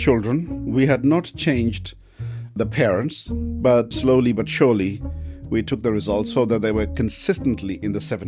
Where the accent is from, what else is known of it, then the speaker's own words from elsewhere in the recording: Pakistan; now in United Kingdom; Our homes are in Pakistan, we are Pakistani. Our parents spoke to us like that. My father never told me we are British, because that's not what he felt.